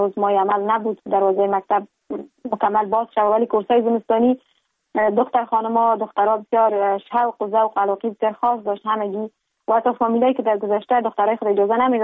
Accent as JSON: {"language": "Persian", "region": "Kabul", "country": "Afghanistan", "tie": "born or raised there", "lives_now": "Ankara, Turkey", "said": "در شهر کابل متولد شدیم، مکتب را در لیسیالی آریانا به اتمام رساندیم، لسانس و مستری خود از دانشکده روانشناسی دانشگاه کابل به دست آوردیم"}